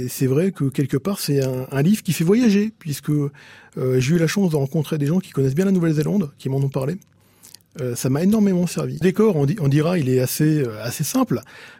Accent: Normandy, France; je suis normand, alsacien d'origine, mais bon, le pays catalan, c'est un peu ma région de cœur. J'ai d'ailleurs de la famille là-bas et des attaches.

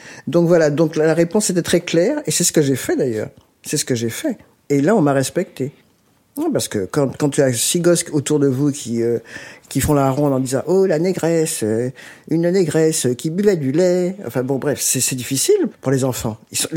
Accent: Desrochers, Martinique; born there; Ah non, moi je suis née en Martinique, à Desrochers. J'en suis très fière.

